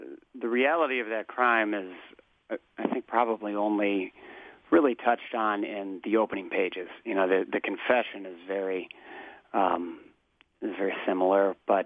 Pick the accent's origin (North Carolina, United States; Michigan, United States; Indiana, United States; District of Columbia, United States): Indiana, United States; Bloomington; A 19-year-old girl in my hometown in Bloomington went out for a bike ride on a beautiful spring morning.